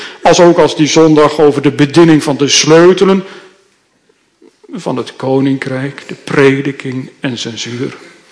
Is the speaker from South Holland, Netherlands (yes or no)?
no; Gelderland, Netherlands; vanuit de Veluwe, waar ik opgegroeid ben, heel veel voorbeelden te noemen zijn.